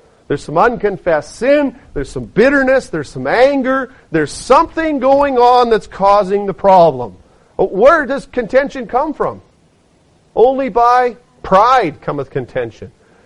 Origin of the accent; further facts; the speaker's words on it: British Columbia, Canada; I remember growing up in the West Chilcotin